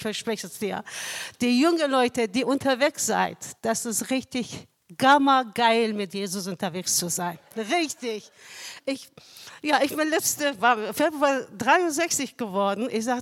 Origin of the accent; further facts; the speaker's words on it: Iran; German is a second language; Ja, ich komme gebürtig aus dem Iran, na, aber nicht mit islamischem Hintergrund, sondern da bin ich auch im christlichen Elternhaus geboren und aufgewachsen.